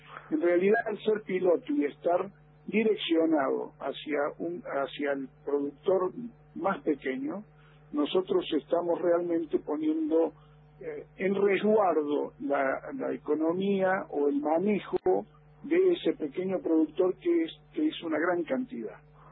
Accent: Córdoba, Argentina; Gente de acá del norte de Córdoba, Felipe Crespo, de donde soy yo también.

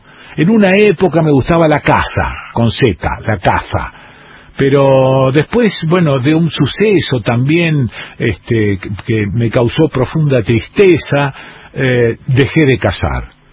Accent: Villa Celina, Buenos Aires Province, Argentina; now in Santa Fe, Argentina; estacionada la estanciera del 68 a la puerta de mi casa de pibe en Villa Celina

